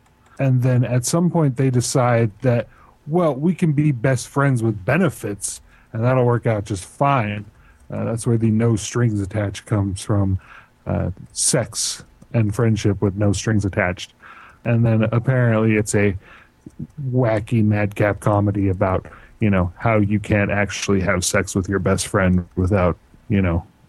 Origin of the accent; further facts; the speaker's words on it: Colorado, United States; I'm from Colorado. I mess with Texas all the time.